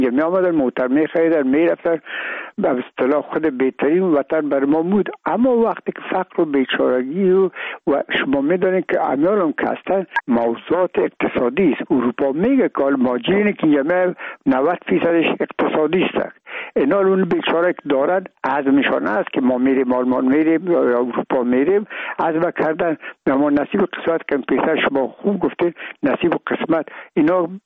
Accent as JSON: {"language": "Persian", "country": "Afghanistan", "said": "ما افغان هستیم"}